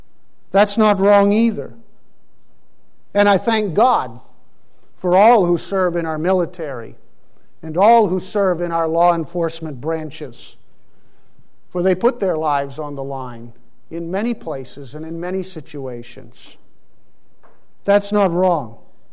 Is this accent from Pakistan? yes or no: yes; Pakistan; there was in the 1960s when I grew up in Pakistan.